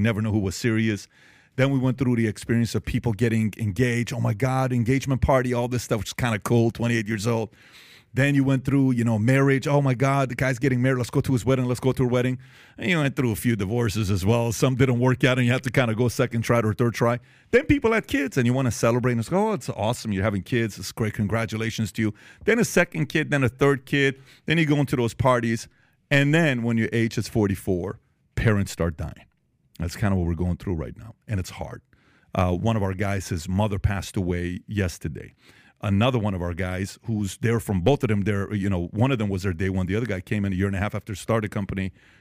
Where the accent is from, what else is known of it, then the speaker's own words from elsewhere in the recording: Iran; English is a second language; moved away; also born or lived in Germany; I'm half Assyrian, half Armenian, born and raised in Iran, lived at a refugee camp in Germany